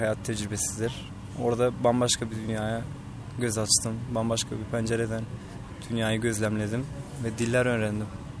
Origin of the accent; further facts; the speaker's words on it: Kardzhali, Kardzhali Province, Bulgaria; Kırcaali doğumluyum, 1996. 18 Eylül. Küçüklüğüm, 10 yaşıma kadar köyde büyüdüm. Hallar Köyü'nde ve Karamsular Köyü'nde. Bulgarcası Başevo ve Çernigovo. Orada nenemlerle, dedemlerle büyüdüm.